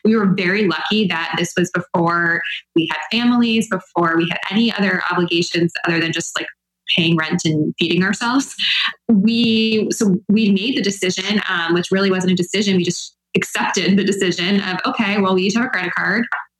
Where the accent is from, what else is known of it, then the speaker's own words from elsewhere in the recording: Midwest, United States; now in New York, United States; I'm from the Midwest too.